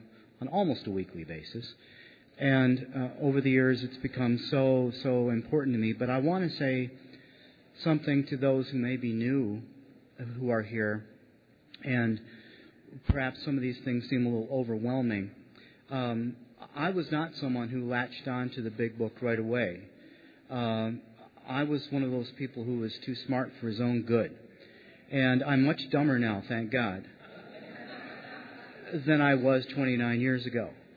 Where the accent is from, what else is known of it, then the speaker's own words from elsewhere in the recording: Sturgis, Michigan, United States; I'm from Sturgis, Michigan.